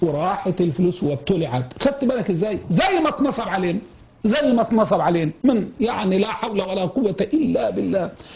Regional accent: Egypt; بلهجتنا المصرية

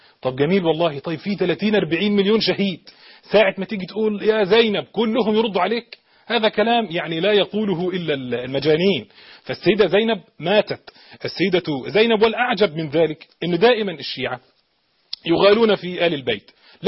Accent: Egypt; أنا رجل مصري وأنا بطبيعتي مولع بالتفصيلات

